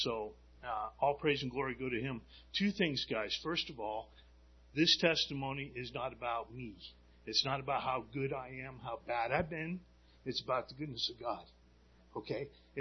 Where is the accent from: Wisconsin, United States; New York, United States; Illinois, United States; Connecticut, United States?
Connecticut, United States; Jewett City; I was born in Norwich, Connecticut, actually, at Backus Hospital, and I went to Griswold Elementary